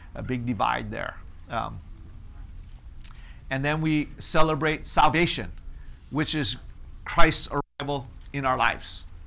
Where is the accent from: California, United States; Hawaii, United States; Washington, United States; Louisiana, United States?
Hawaii, United States; I grew up in Hawaii, and he did a lot of travel to Asia, throughout Asia, just business-wise.